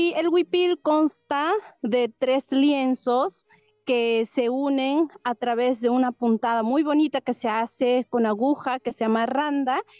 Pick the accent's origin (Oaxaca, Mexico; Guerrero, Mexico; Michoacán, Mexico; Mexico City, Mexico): Guerrero, Mexico; Xochistlahuaca; yo soy de Xochislahuaca, que se ubica en la parte Costa Chica del estado de Guerrero, en el país México.